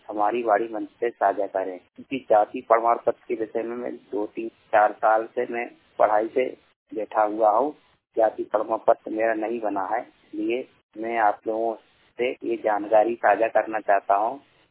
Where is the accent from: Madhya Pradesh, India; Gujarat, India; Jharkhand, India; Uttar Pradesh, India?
Madhya Pradesh, India; Bhopal; मैं भोपाल जिले का रहने वाला हूँ, मेरी पढ़ाई 12वीं तक है।